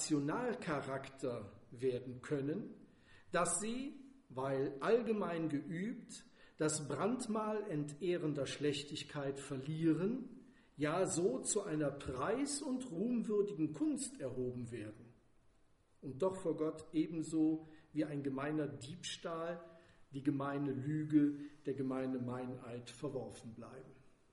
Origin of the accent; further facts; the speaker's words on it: Borken, North Rhine-Westphalia, Germany; Da heißt es zum Beispiel in Borken, wo ich herkomme